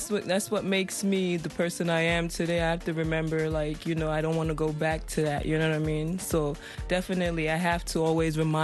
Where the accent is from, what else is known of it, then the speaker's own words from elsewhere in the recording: Canada; also born or lived in Sierra Leone / Gambia / United States; But I was born in Sierra Leone. I grew up in Canada. And I moved around, honestly, because I was a problem child when I was a kid. So I was raised by my grandma, so I moved from Sierra Leone, Gambia, to Canada